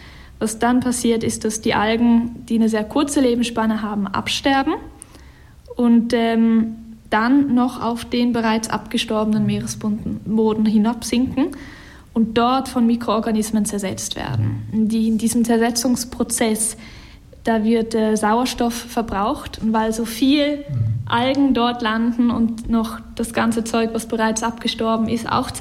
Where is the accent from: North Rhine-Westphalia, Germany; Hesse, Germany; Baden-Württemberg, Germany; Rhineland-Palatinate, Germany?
Baden-Württemberg, Germany; Ich komme eigentlich aus dem Schwarzwald, also eigentlich nicht gerade von der Küste irgendwo. Bin 29 Jahre alt